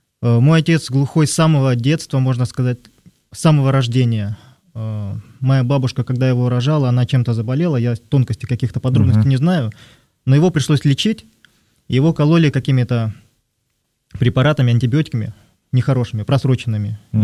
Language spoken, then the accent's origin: Russian; Buryatia, Russia; мы из Бурятии, мои родители буряты, я сам бурят.